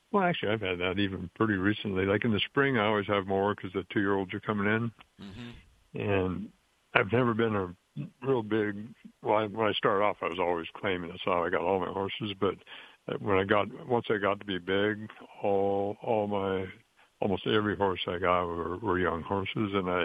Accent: Washington, United States; because he knew I was from Washington

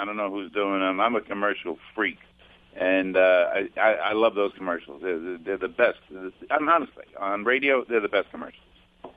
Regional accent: Queens, New York, United States; I'm from Queens. Donnie Trump is from Queens, all right?

